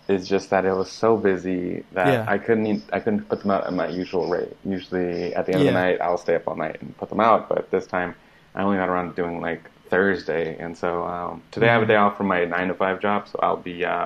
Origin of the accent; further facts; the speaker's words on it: Austin, Texas, United States; For anyone that doesn't know me, I am a Texan. I'm from Austin, Texas, and I'm a videographer.